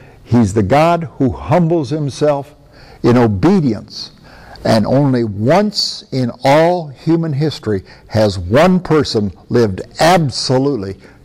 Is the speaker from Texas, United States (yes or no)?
no; Iowa, United States; born there; I was born in Iowa with a farmer named Garth.